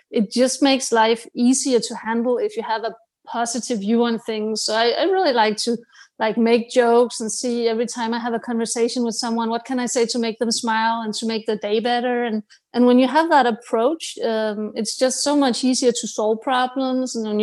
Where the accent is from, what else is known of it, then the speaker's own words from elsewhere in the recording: Denmark; I'm from Denmark, which is like a very small Scandinavian country.